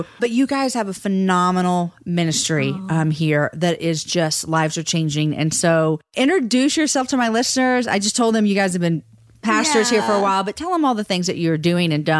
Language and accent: English; Georgetown, Texas, United States; which is right here in my hometown, a little bit north in Georgetown, Texas.